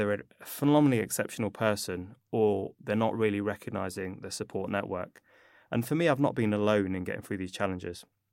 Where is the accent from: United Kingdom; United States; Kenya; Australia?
United Kingdom; Leicester, East Midlands; you experienced Leicester on a few occasions, and I was born and raised there and still travel home, what I call home, every few weeks, actually.